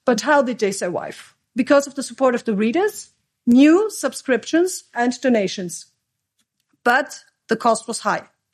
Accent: Austria; And now I will come to my home country, Austria.

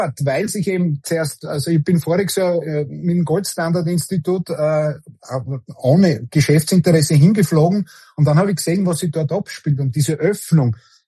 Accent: Austria; so wunderschön das Österreich ist. Aber die Demokratie oder der demokratische Prozess, der zerstört sehr viel, was paradiesisch war, wie wir in die 70er und 80er aufgewachsen sind.

